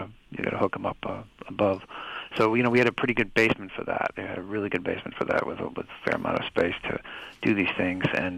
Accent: Midwest, United States; I grew up in the Midwest, and we were just driving around looking at colleges for my older sister

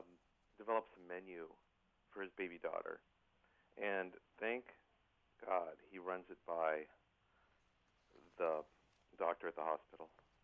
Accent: Minnesota, United States; I'm from Minnesota. I grew up listening to Prairie Home Companion, still listen to it from time to time, and I understand that that's a certain type of Midwestern voice that people are comfortable with.

